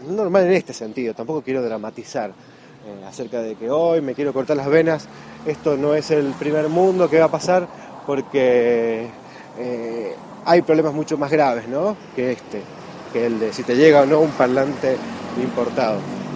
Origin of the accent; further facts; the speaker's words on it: Argentina; Recordemos que somos de Argentina, que aquí cuesta todo lo que es importado, cuesta conseguirlo.